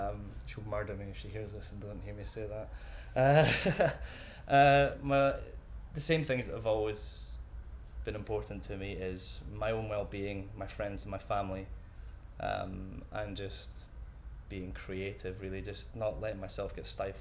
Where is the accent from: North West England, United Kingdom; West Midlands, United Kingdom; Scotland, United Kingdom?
Scotland, United Kingdom; With passion comes anger, and being Scottish, that comes hand in hand. So that's something I'm very proud of. It's my heritage.